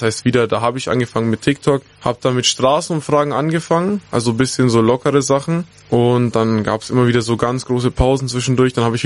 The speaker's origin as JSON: {"language": "German", "town": "Rothenburg", "region": "Bavaria", "country": "Germany", "tie": "born or raised there", "said": "Rothenburg, das ist ja meine Heimatstadt"}